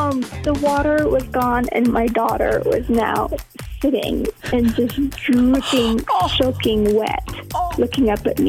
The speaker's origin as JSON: {"language": "English", "town": "McFarland", "country": "United States", "said": "I'm from McFarland."}